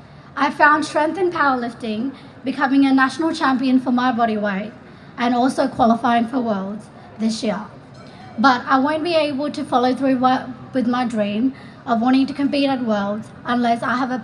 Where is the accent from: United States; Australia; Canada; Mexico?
Australia; Represent Australia as my home country and the land I grew up in.